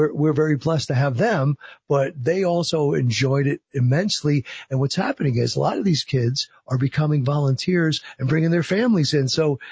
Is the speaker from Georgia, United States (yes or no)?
no; New Jersey, United States; now in Prescott, United States; We're from the East Coast, from New Jersey. We've been here 8 years.